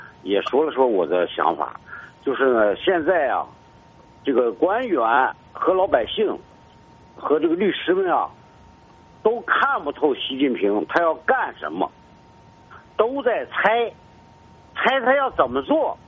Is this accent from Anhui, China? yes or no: no; Baoding, Hebei, China; 但是我是保定人呐，但是我的处境根本没有改变。